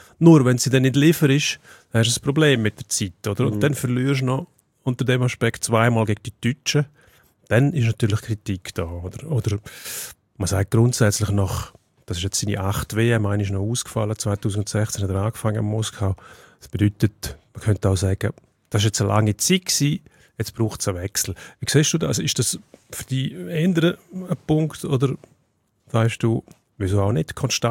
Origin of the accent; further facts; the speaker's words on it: Switzerland; Bei uns in der Schweiz auch während der Playoffs Zuschauer viel herrufen, wenn einer umgeht.